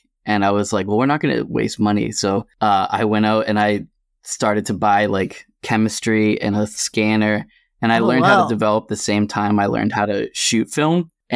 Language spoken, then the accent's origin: English; Massachusetts, United States; I am a photographer from Massachusetts.